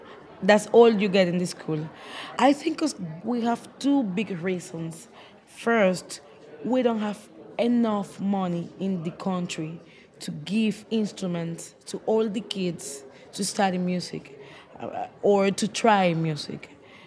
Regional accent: Havana, Cuba; I am from Havana, Cuba.

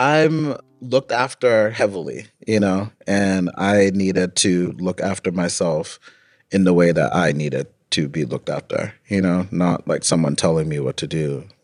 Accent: Gaithersburg, Maryland, United States; Yeah, it's like a huge community of Liberians. I think that's like one of the big reasons that we ended up relocating there.

